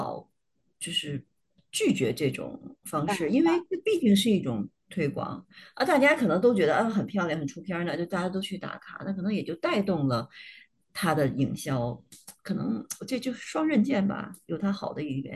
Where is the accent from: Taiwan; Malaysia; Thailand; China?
China; 因为香港它可能就是我们内地人去就更容易一点吧